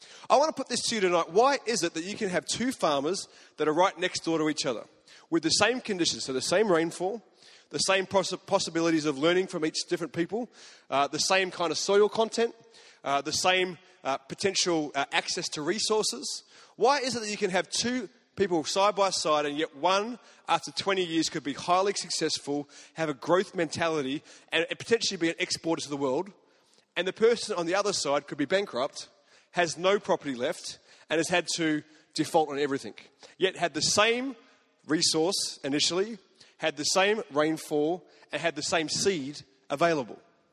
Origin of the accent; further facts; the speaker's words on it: Sydney, New South Wales, Australia; I grew up in Sydney, so I wasn't anywhere really near a farm